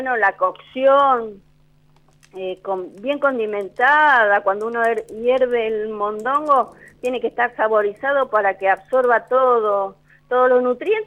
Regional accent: Pehuajó, Buenos Aires Province, Argentina; De Pehuajó.

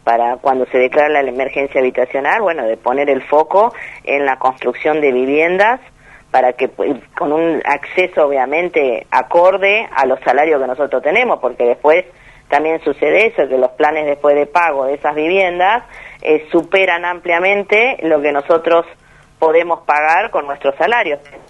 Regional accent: Río Grande, Tierra del Fuego, Argentina; que somos de acá de Río Grande, sabemos que tierra tenemos y bastante.

